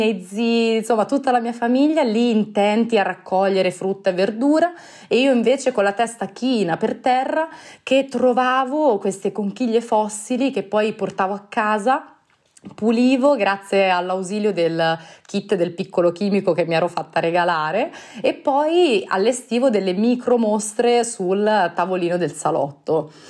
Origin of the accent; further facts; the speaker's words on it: Marche, Italy; also born or lived in Puglia; io ho vissuto nelle Marche la mia giovinezza, ma in realtà sono nata in Puglia, i miei parenti sono tuttora lì, nella tristemente nota Avetrana